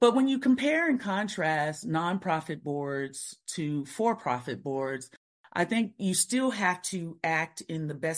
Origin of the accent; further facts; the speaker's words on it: Virginia, United States; growing up in Virginia, I grew up watching ACC basketball and football all of my life.